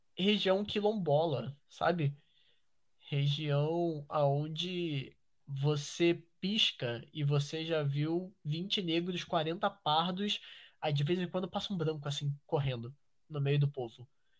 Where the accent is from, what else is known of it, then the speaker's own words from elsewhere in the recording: Búzios, Rio de Janeiro, Brazil; eu nasci no Rio. Minha mãe, ela morava no Morro da Mineira. Viemos para Búzios.